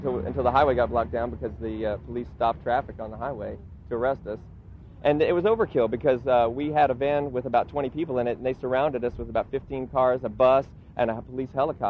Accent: Dallas, Texas, United States; I'm from Dallas.

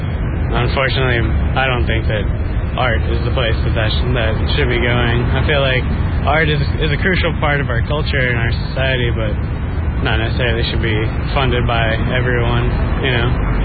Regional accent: Portland, Oregon, United States; I'm from Portland, Oregon. … I'm a pastry cook.

